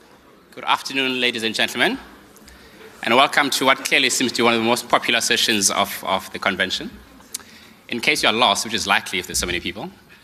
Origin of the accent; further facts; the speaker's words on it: Mthatha, Eastern Cape, South Africa; now in Bryanston, South Africa; from a village called Misty Mount. Misty Mount is in a town called Libote. But I never say I'm from Libote because no one knows where that is. So I say I'm from Mthatha.